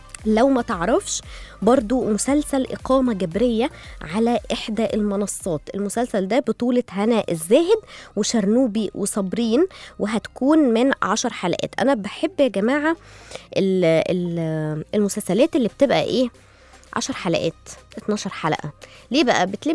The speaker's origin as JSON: {"language": "Arabic", "country": "Egypt", "said": "الحاجات اللي احنا بنتفرج عليها في الافلام الاجنبي موجوده، بقت خلاص موجوده عندنا في مصر."}